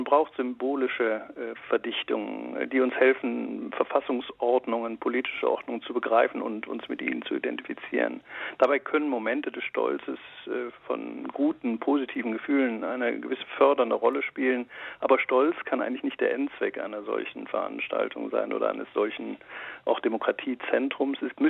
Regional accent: Frankfurt, Hesse, Germany; Nun, als Frankfurter würde ich dem natürlich einiges abgewinnen wollen, aber das ist sozusagen dann der lokale historisch und wissenschaftliche Patriotismus.

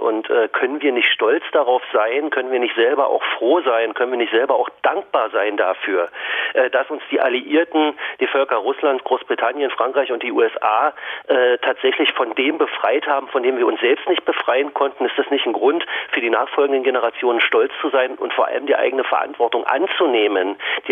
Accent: East Germany, Germany; ich bin ein Ostdeutscher

